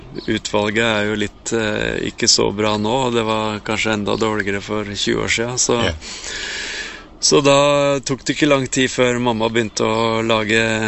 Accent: Valdres, Innlandet, Norway; Og hun fant jo mannen sin i Valdres og flyttet dit, så derfor er jo jeg født og oppvokst i Valdres.

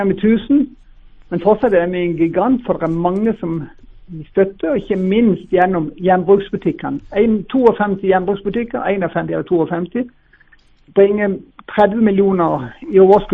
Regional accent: Lyngdal, Agder, Norway; jeg er fra Lyngdal

